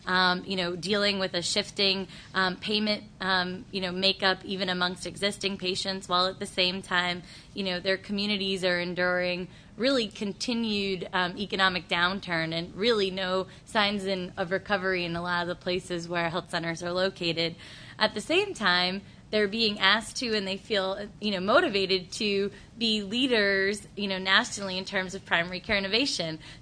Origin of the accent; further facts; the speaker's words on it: Massachusetts, United States; I'm from Massachusetts, as some of you know